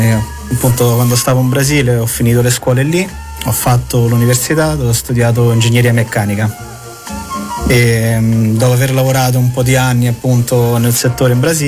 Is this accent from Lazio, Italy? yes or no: yes; Rome, Lazio, Italy; born there; also born or lived in Brazil; Sono nato a Roma. Però, insomma, mia madre è brasiliana. E quindi ho vissuto tra Italia e Brasile, insomma, parecchi anni.